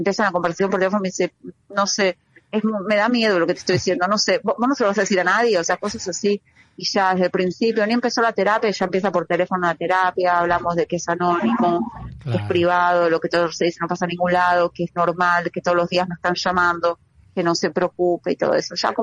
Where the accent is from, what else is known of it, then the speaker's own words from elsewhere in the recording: Haifa, Haifa District, Israel; yo hago en Haifa porque soy de Haifa